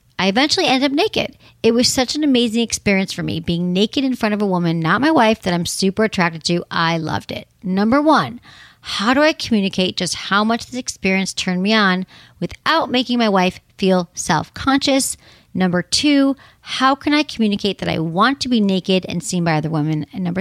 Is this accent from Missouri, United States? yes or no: no; Michigan, United States; moved away; However, I am from the Midwest, and I remember moving to California 25 years ago